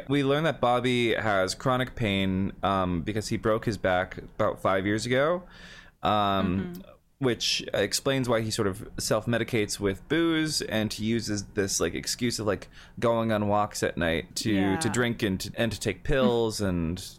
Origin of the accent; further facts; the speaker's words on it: Washington, United States; We had Targets everywhere growing up in Washington.